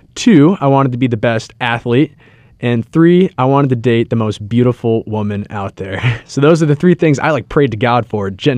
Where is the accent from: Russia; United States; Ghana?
United States; Des Moines, Iowa; So I'm from Des Moines, Iowa. That's right, just an Iowa boy. I have seven siblings.